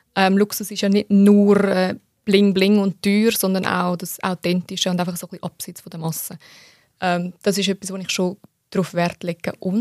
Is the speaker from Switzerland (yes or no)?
yes; Switzerland; Ich würde jetzt nicht sagen, ich bin naiv, aber in der Schweiz aufgewachsen hat man schon gewisse Naivität, was die Sicherheit angeht, auch in anderen Ländern.